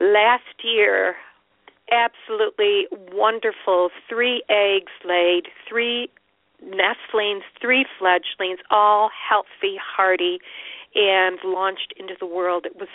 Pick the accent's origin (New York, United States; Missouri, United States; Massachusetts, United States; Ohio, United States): New York, United States; Utica; There is in Utica, New York, what was essentially my hometown until about 7-8 years ago. Utica, New York, it's in the central New York area.